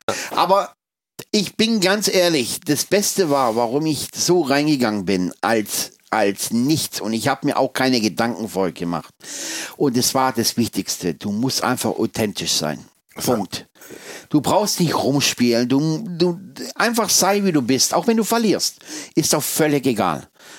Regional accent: Reutlingen, Baden-Württemberg, Germany; also born or lived in Berlin; Ja, und dann bin ich in Reutlingen aufgewachsen, also Reutlingen bei Stuttgart.

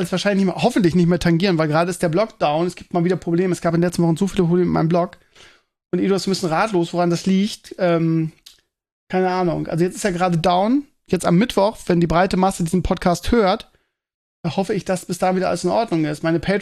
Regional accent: Northern Germany, Germany; als Norddeutscher ist es immer so

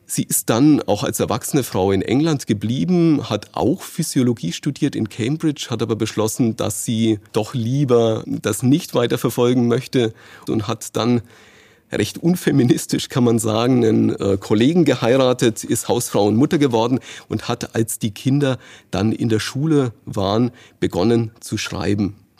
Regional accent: Bamberg, Bavaria, Germany; now in Dresden, Germany; Ich komme aus der Nähe von Bamberg

